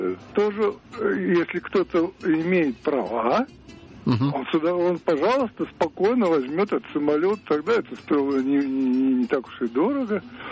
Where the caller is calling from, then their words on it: Moscow, Russia; also born or lived in Kenya; Я из Москвы, я провел 20 лет в Кении.